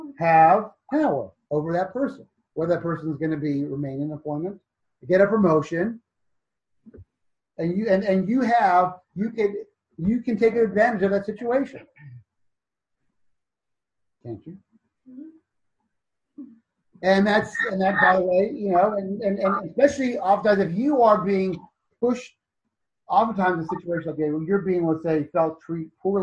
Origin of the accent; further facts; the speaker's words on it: Seattle, Washington, United States; Seattle growing up, so that's like a hick town.